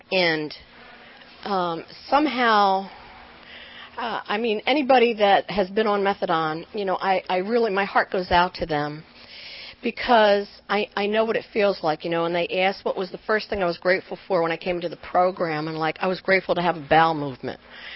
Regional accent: Vineland, New Jersey, United States; also born or lived in New York; now in Washington, United States; I'm from Washington, D.C., and I'm originally from Vineland, New Jersey, little chicken farm town, all Italians. I'm an Italian Catholic, and I have great guilt. And I moved from Jersey to New York, and then I ended up in Washington, D.C.

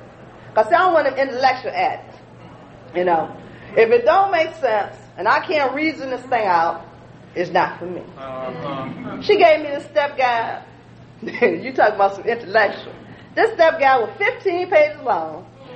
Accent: Hampton, Virginia, United States; I want y'all to know I'm from Hampton, Virginia.

